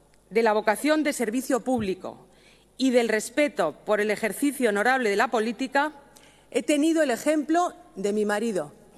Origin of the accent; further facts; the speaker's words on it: Madrid, Community of Madrid, Spain; quiero hablarles hoy como española y como madrileña